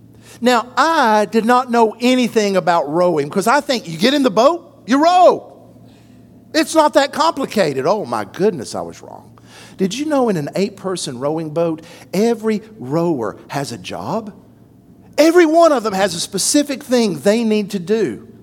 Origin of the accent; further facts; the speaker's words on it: Athens, Tennessee, United States; Growing up in Little Athens, Tennessee, population 12,000, yahoo, on the corner of Main Street in Athens, around the courthouse, there was Cherokee Hardware.